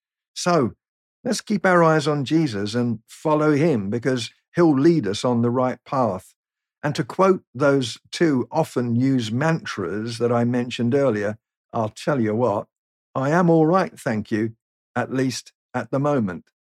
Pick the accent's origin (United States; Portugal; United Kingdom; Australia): United Kingdom; It's a sight that tempted me for a moment to resign from being British.